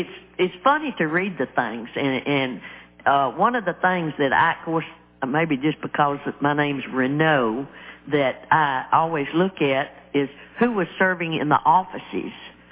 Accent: Salina, United States; and somebody said something about Salina, and I said, well, I'm from Salina.

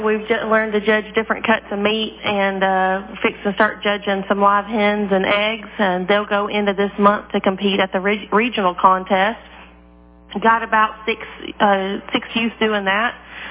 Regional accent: Texas, United States; So a little bit about me is obviously I grew up in Texas if I worked for AgriLife, and moved here, love it here, no plans to go back.

